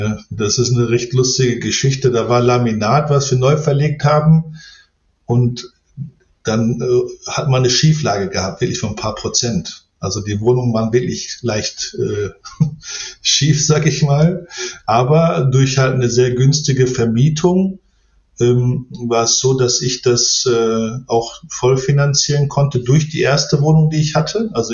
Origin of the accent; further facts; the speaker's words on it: Lünen, North Rhine-Westphalia, Germany; Also ich bin aus Lünen, das ist bei Dortmund, sind ja sehr viele Bergmannsleute. Mein Vater ist auch Bergmann. Also ich bin Bergmannskind, so auch groß geworden.